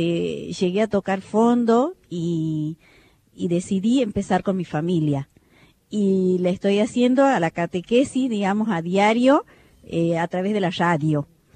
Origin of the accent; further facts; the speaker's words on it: Tucumán, Argentina; vengo desde Tucumán